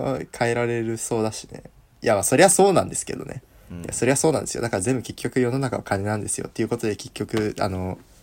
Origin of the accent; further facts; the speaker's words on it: United States; できない。アメリカ出身なのに。アメリカ出身だからっていうそういうステレオタイプやめな。